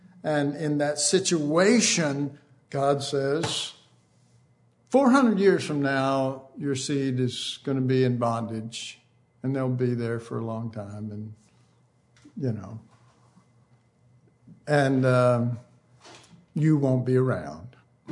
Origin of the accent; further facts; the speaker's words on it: Oak Cliff, Texas, United States; I grew up in Oak Cliff, and it was rough, rough, rough. And there were gangs and all this kind of stuff.